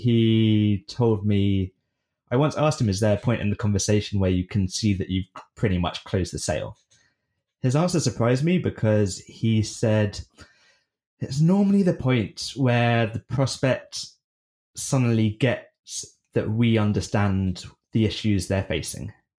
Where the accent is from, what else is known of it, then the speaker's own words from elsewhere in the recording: United Kingdom; I'm British. We have different swearing standards.